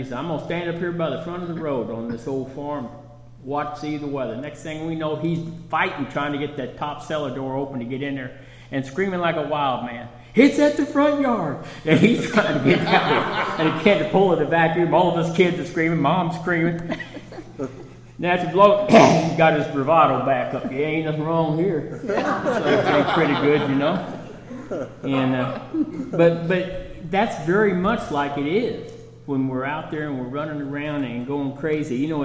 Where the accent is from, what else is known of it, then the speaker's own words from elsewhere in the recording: Kansas, United States; But I'm a boy from Kansas, and I know what tornadoes are, and I've seen the damage behind those.